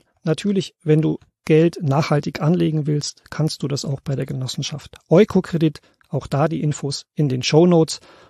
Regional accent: Germany; Ich bin selbst in der DDR groß geworden.

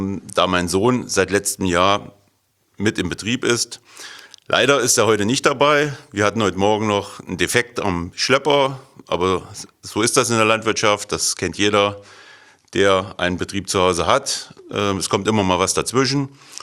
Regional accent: Meinhard-Grebendorf, Hesse, Germany; Ich komme aus Meinhard-Grebendorf. Das liegt im Werra-Meißner-Kreis vor den Toren von Eschwege.

